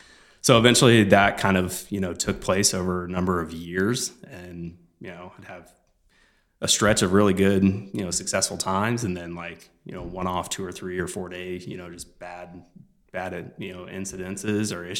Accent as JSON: {"language": "English", "town": "Olathe", "region": "Kansas", "country": "United States", "tie": "born or raised there", "said": "born and raised in the Kansas City area, primarily grew up in Olathe, was going to college, ended up leaving college and joining the United States Navy."}